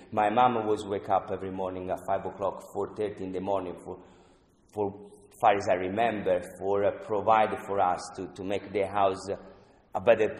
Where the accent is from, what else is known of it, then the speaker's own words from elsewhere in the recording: Tuscany, Italy; English is a second language; I come from Tuscany. I opened the door. I have mile of vineyard, okay, in there.